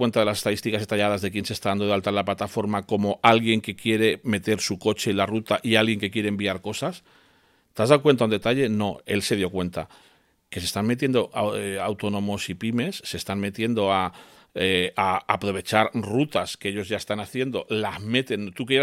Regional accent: Galicia, Spain; Porque yo que soy gallega, no me gustan los huevos y las ensaladas y los chorizos de Madrid.

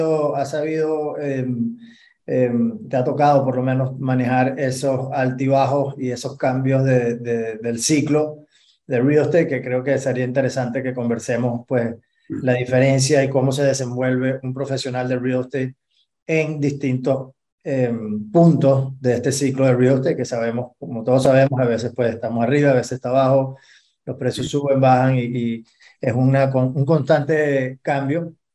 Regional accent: Ciudad Bolívar, Bolívar, Venezuela; now in United States; Yo soy venezolano, de Ciudad Bolívar, pero tengo también ya mucho tiempo en Estados Unidos, hace 12 años.

